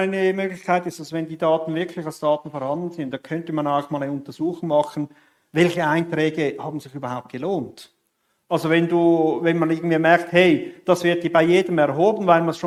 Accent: Switzerland; wird einem Italiener gleich schmerzvoll vorkommen wie mir als Schweizer

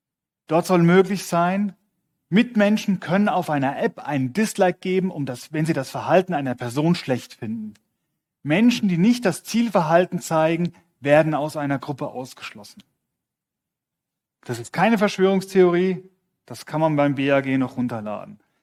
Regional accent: Switzerland; dass auch bei uns im Westen, bei uns in der Schweiz in den nächsten Jahren solche Systeme kommen können

